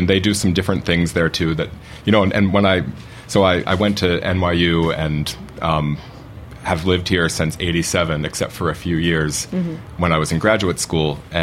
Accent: Maryland, United States; I was growing up outside of Washington, D.C. in Maryland.

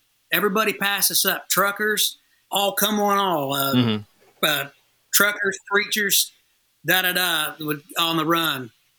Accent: Milan, Indiana, United States; town, like where I'm from in Indiana, is Milan.

